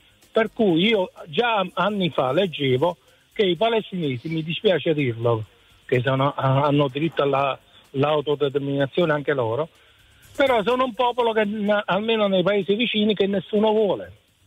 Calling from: Naples, Campania, Italy; Da Napoli.

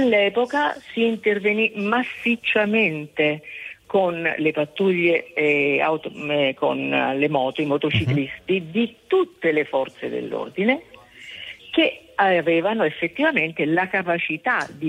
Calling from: Rome, Lazio, Italy

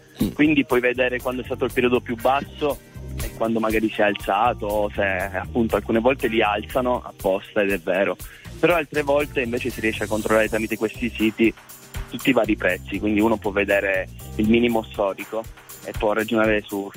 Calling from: Piedmont, Italy; vengo dalla provincia di Torino.

